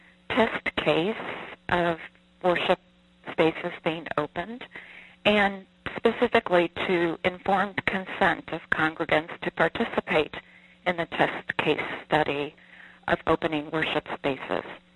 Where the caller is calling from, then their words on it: Muncie, Indiana, United States; I'm calling from Muncie, Indiana.